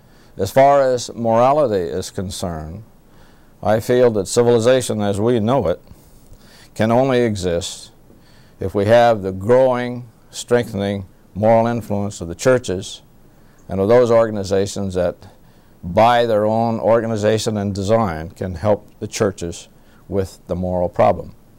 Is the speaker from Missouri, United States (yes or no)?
yes; Missouri, United States; also born or lived in Kansas; Yes, I was born in Kansas and grew up in western Missouri.